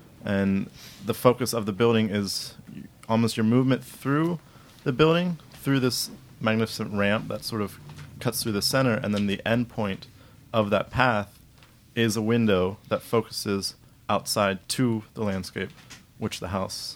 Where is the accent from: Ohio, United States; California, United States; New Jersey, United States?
Ohio, United States; I'm originally from Ohio.